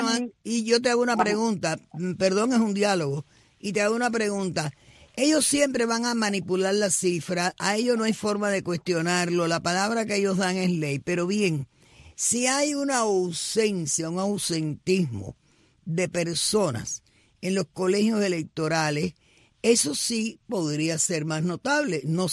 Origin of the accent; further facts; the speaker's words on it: Oviedo, Asturias, Spain; plin, que soy de Oviedo, yo los tengo a ellos en su lugar hace muchísimo tiempo.